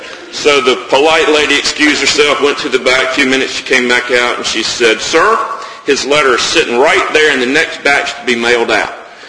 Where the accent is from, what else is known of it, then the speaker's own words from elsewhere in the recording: Wrightsville Beach, North Carolina, United States; I was born and raised in Wrightsville Beach, and except for the years that I attended Carolina in law school, I have lived there all my life.